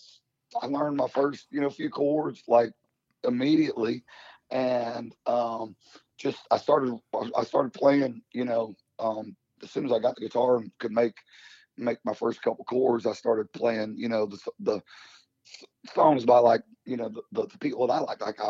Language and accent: English; Norwood, Ohio, United States; also born or lived in Kentucky; I grew up in Norwood, Ohio, which is part of right in the middle of Cincinnati.